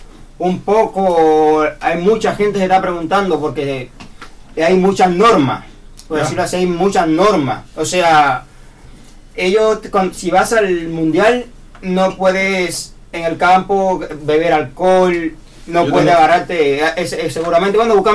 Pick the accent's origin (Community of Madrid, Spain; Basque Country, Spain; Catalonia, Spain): Catalonia, Spain; Barcelona; Adrián y yo somos de Barcelona.